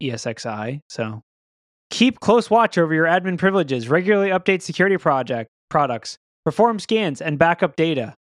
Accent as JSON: {"language": "English", "region": "Florida", "country": "United States", "said": "No, I don't own any closed-toed shoes. I'm from Florida. I only have Crocs and flip-flops."}